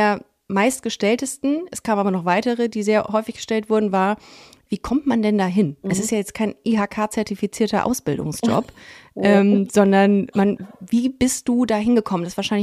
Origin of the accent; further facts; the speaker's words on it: Düsseldorf, North Rhine-Westphalia, Germany; also born or lived in Cologne / Berlin; ich bin im Kaiserswerther Krankenhaus geboren, okay. Aber komme aus Grafenberg.